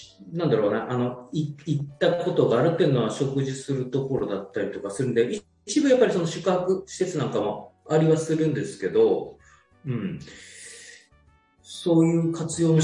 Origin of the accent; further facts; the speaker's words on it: Fukushima, Japan; 僕もあの、福島県出身だったから